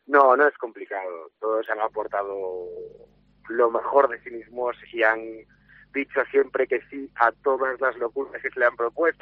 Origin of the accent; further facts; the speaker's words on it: Galicia, Spain; pues para nosotros que somos gallegos, pues es parte también casi como si estuviese en casa.